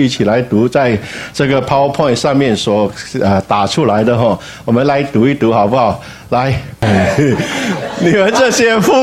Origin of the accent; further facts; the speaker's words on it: China; 所以我们中国人就是有，在中国都好像有钱有讲了这样一句话说